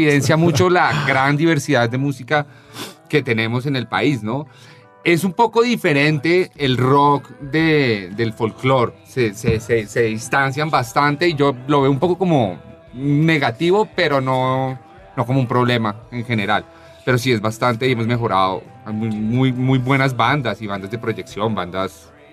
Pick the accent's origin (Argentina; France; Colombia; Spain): Colombia; El país, hablando como colombianos, sí, hay una diversidad de música increíble, ¿no?